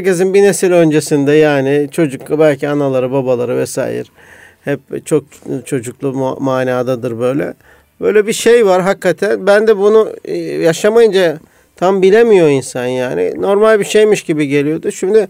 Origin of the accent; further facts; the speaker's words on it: Istanbul, Turkey; İstanbul'da da biz de doğduk, büyüdük.